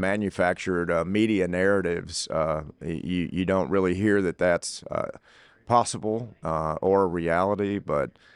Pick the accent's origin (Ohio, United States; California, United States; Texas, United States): Texas, United States; Conroe; But yes, I'm from Conroe, Montgomery County, longtime family there, eight generations.